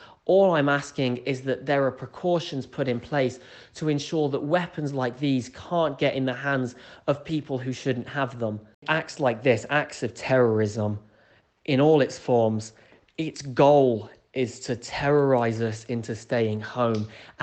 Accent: Coventry, West Midlands, United Kingdom; now in Parkland, United States; I'm from England originally, from Coventry, and I go to school at Marjory Stoneman Douglas High School here in Parkland, Florida.

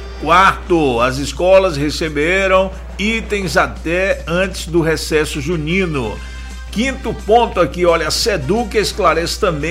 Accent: Salvador, Bahia, Brazil; Liberdade, Liberdade. Sou do Curuzu, pra valer.

